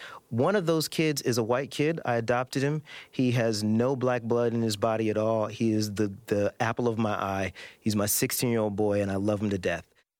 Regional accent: the South, United States; Now, I grew up in the South, and I'd never done the interracial dating thing.

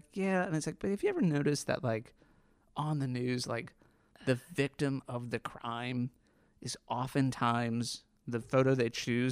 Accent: Kentucky, United States; So I would say this is for Cincinnatians and like Cincinnati, so obviously we're from Northern Kentucky.

